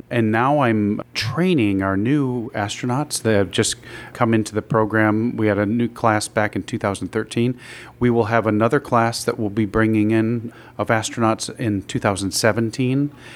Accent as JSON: {"language": "English", "town": "Binghamton", "region": "New York", "country": "United States", "tie": "born or raised there", "said": "Well, when I grew up in Binghamton, we call it Bingo Town now, but a great place to grow up and be a kid, and we actually lived east of there, kind of toward the Catskill Mountains"}